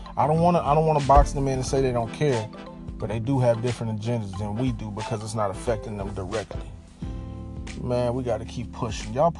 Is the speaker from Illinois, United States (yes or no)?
no; Pontiac, Michigan, United States; now in Detroit, United States; from the company that I have here in Detroit called Push Detroit. And I also have Push Pontiac from my hometown